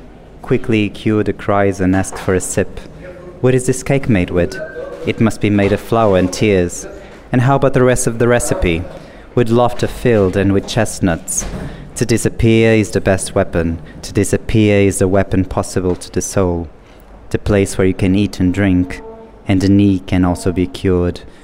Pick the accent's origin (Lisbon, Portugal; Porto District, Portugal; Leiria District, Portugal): Lisbon, Portugal; and I'm from Portugal, Lisbon.